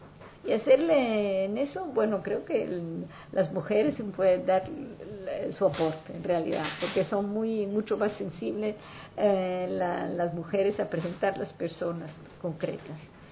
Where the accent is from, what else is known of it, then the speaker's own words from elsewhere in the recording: Italy; sí, soy italiana.